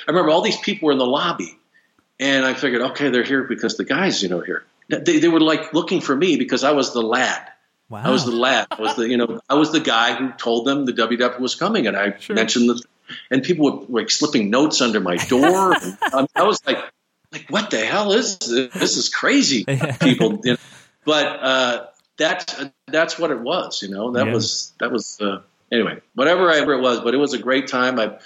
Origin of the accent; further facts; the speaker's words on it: New York, United States; born there; I was born in New York.